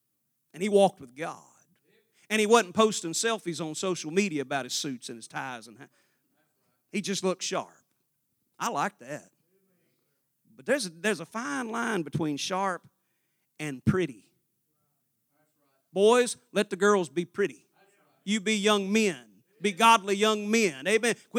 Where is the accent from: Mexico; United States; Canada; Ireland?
United States; Arkansas; I'm from Arkansas, man. The Clintons know all about that.